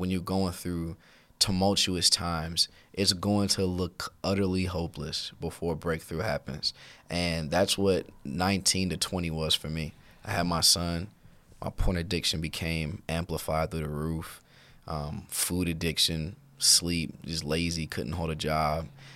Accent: Cleveland, Ohio, United States; I love Cleveland, born and raised in Cleveland. Those Cleveland has formed me in some deep ways.

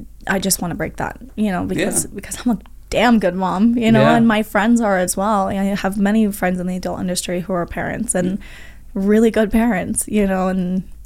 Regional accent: Colorado, United States; now in Las Vegas, United States; That's what I love about Vegas is the opportunity out here. I'm from Colorado where there's no opportunity. You know, you go skiing, you tip some cows, you know.

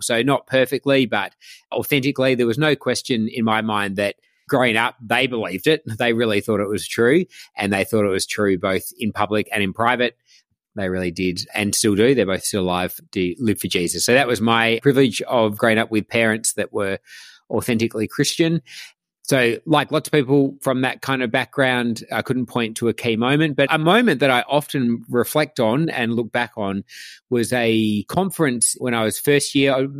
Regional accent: Albany, Western Australia, Australia; I'm from Toos. I grew up with a sister and my parents in Albany on the south coast of Western Australia.

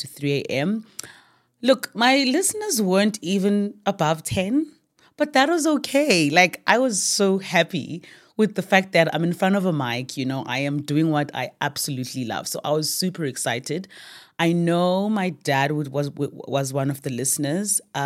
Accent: Emalahleni, Mpumalanga, South Africa; I was born in Emalahleni. It's a small town in Witbank. And I am the last born of my parents. I was raised by my grandmother.

